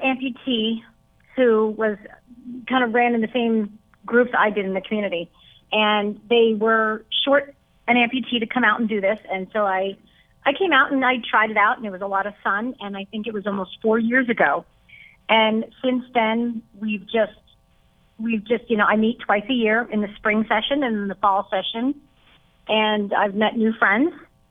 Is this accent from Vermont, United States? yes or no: no; Pennsylvania, United States; I grew up in Pennsylvania. I'm a mother of three boys and been married 20 years.